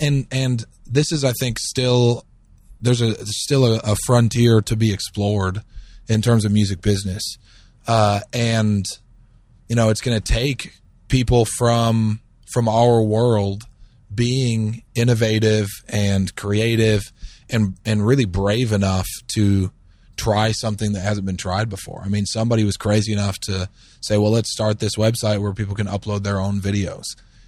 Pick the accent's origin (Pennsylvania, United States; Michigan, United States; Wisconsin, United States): Michigan, United States; Mostly in Michigan.